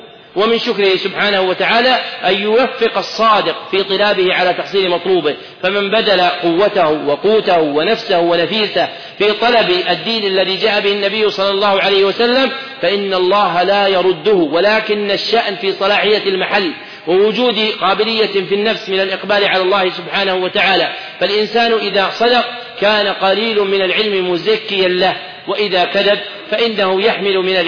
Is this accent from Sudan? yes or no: no; Saudi Arabia